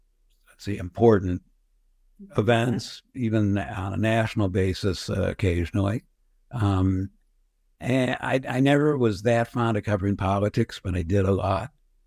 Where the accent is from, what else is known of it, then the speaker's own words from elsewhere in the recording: Madison, United States; I grew up in Madison